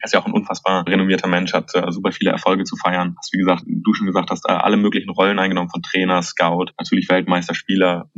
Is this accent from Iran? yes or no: no; China; bin ich in China aufgewachsen. Ja. Hab dort mein Abitur gemacht, war von 2012 bis 2016 vor Ort und bin auf eine deutsche Schule gegangen.